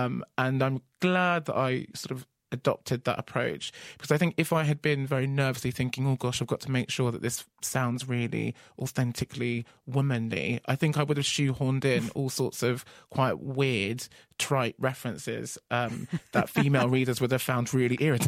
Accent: Ghana; And here are some fantastic things about being Ghanaian and some fantastic things about Ghana as a country.

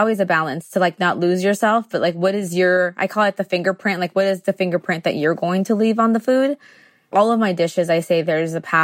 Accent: Tijuana, Baja California, Mexico; also born or lived in San Diego, United States / Guadalajara, Mexico; now in United States; I was born in San Diego, but we lived in Tijuana. And then when we left Tijuana in the 90s to San Diego, we still had one foot in each country.

